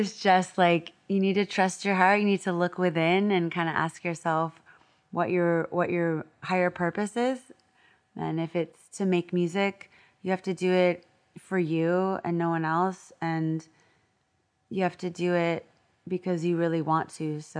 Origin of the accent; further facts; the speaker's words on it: San Diego, California, United States; I'm from San Diego, the sunny city of San Diego.